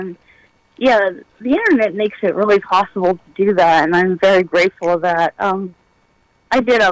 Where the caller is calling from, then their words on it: Lock Haven, Pennsylvania, United States; I'm out of a place called Lock Haven, Pennsylvania. It's a very small town.